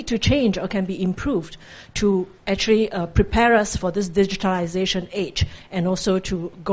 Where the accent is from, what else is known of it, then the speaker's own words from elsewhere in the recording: Singapore; from Singapore.